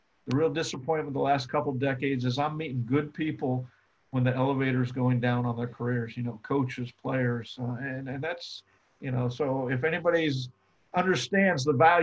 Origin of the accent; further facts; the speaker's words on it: Ohio, United States; I grew up in Ohio, so I've been in snow, but that was scary.